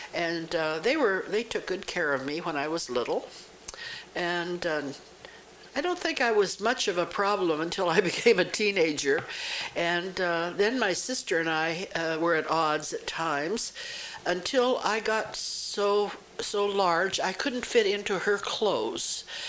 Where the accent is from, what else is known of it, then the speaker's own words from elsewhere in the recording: Watertown, South Dakota, United States; born there; Well, I was born on May the 10th, 1921, in Watertown, South Dakota. Did I say South Dakota?